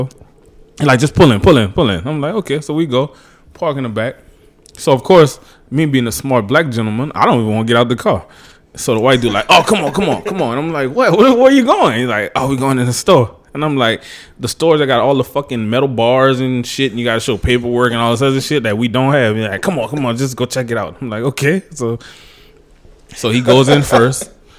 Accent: Louisiana, United States; You know, I'm from the Bayou State. Shout out to the New Orleans Saints.

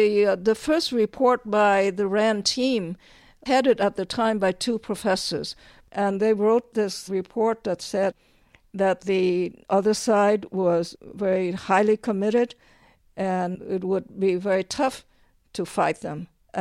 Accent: North Vietnam, Vietnam; had spent all my life in French schools, you know, learning more about France than about Vietnam. And I was a refugee from North Vietnam. I knew nothing about the South Vietnamese countryside.

